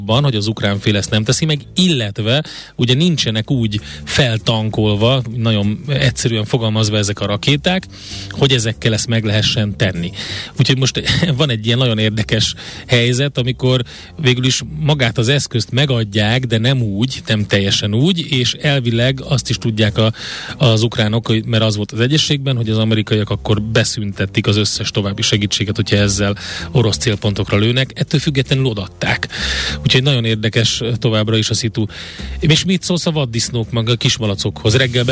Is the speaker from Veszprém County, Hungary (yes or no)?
no; Tolna, Hungary; én ott a Gemencnél nőttem fel